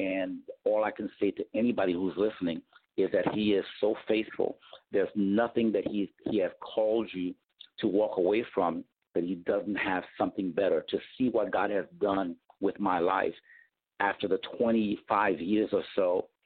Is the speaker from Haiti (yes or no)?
yes; Port-au-Prince, Ouest, Haiti; now in United States; I'm from Port Prince, Haiti, and everybody is a quote unquote supposed to be Christian, even though we practice voodoo and everything else that we did.